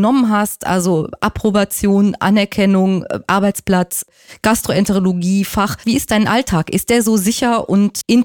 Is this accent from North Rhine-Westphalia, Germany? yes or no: yes; North Rhine-Westphalia, Germany; born there; Aber ich bin halt in Deutschland geboren, übrigens in NRW